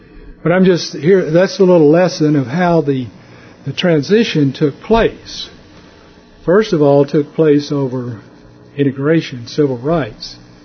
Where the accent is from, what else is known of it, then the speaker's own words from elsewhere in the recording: Southern US, United States; I grew up in the South. As a little boy, I worked in the fields during the week, and on Saturday, my parents would give me $3.